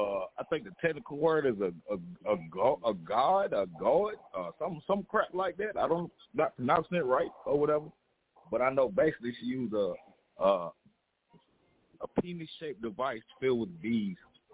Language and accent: English; Atlanta, Georgia, United States; Yeah. I'm from Atlanta.